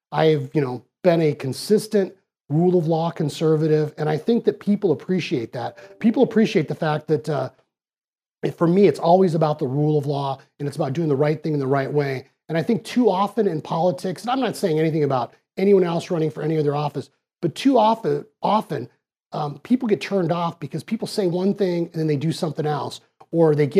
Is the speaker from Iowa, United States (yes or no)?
no; Arizona, United States; You know, I grew up here in Arizona. I'm a public school kid. As you know, I'm a first generation American.